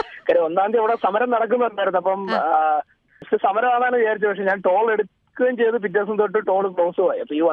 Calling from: Kundannoor, Kerala, India; ഞാൻ കുണ്ടന്നൂരിൽ നിന്നാ വിളിക്കുന്നത്

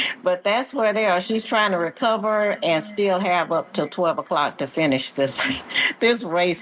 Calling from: Dallas, Texas, United States; Good morning. I am tapping in from Dallas, Texas.

